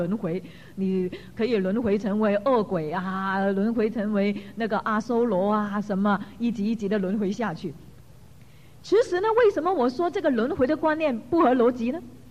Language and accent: Chinese; China; 我们中国人